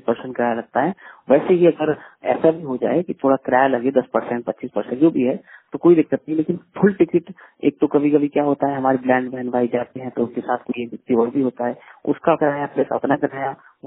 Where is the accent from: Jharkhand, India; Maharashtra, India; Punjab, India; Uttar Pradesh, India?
Uttar Pradesh, India; हम यहाँ रहते यूपी से हैं